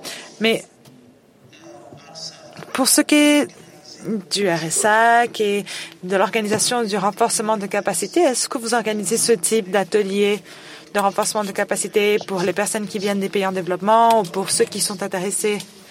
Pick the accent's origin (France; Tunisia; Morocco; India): India; French is a second language; je viens de l'Inde.